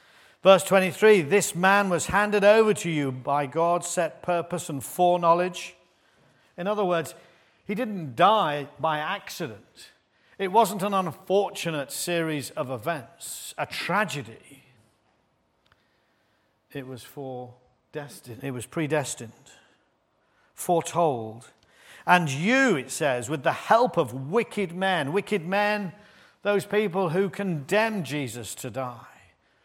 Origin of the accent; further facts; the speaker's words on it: Littlemore, South East England, United Kingdom; I used to joke when I grew up in Littlemore that you could get to the corner shop and they'd have the order ready for you